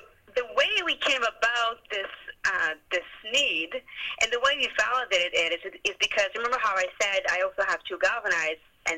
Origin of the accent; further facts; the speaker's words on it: Israel; moved away as an adult; also born or lived in Montreal, Canada; now in Vancouver, Canada; I was born in Montreal, but I was raised in Israel and decided to come back to Canada to proceed with my career almost 9 years ago, and I've been residing in Vancouver ever since.